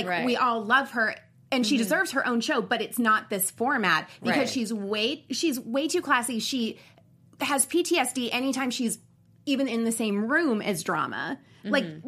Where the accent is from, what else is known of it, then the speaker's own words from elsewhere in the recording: Florida, United States; I'm from Florida, so we all know every area is trashy, so we don't have that problem.